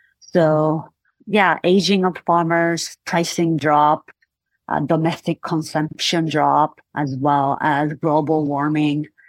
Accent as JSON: {"language": "English", "region": "Shizuoka", "country": "Japan", "tie": "born or raised there", "said": "Just from my hometown, Shizuoka, over 85% of tea farmers do not have anybody to take over."}